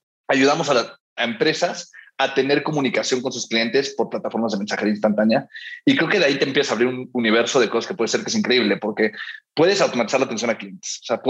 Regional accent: Miami, Florida, United States; El primero, yo crecí en Miami.

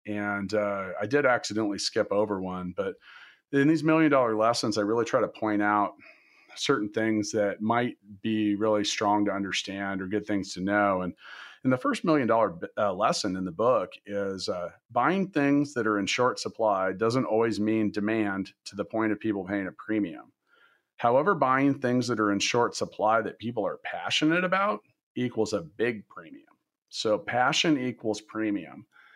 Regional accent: Kansas City, Kansas, United States; now in Indianapolis, United States; I'd moved to Indianapolis. I didn't know anybody. I'm from Kansas and Kansas City.

